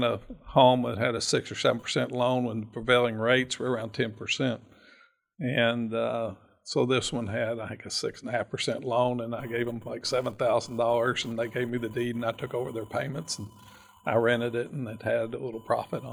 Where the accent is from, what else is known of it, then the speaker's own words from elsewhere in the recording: Lexington, Kentucky, United States; Yeah, I grew up on Spring Ridge Drive. And when I was a kid, they built Kirkland Mall.